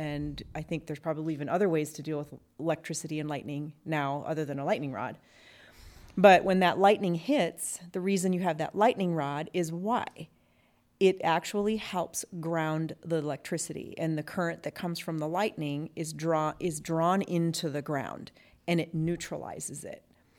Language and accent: English; Midwest, United States; I grew up in the Midwest, and my grandparents owned a farm. And they had a huge farmhouse, 3 stories, huge.